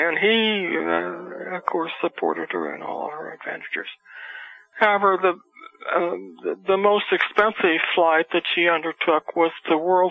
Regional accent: Russia; they thought I was from Poland, and I'm not from Poland, I'm from Russia.

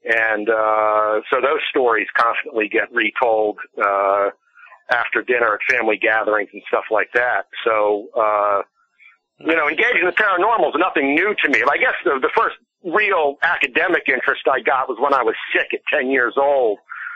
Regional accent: Washington, District of Columbia, United States; moved away as an adult; now in China; And you can imagine, growing up in Washington, D.C. during the Cold War, you have very specific images of what China, the sleeping dragon, must be like

